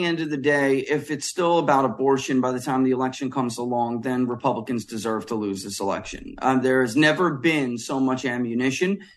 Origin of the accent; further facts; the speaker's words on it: Ohio, United States; I'm from Ohio, Charlie.